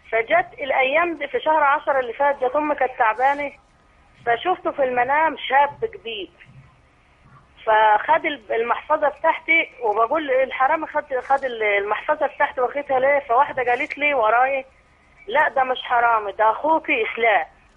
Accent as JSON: {"language": "Arabic", "country": "Egypt"}